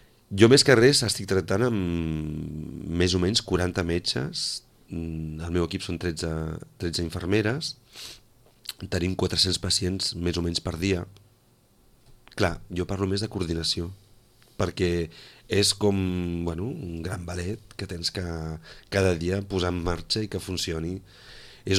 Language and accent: Catalan; Sitges, Catalonia, Spain; soc de Barcelona, Sitges.